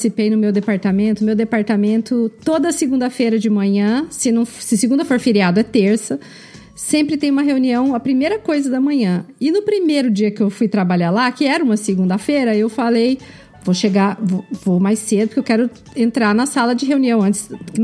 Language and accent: Portuguese; Brazil; Eu também sou brasileira.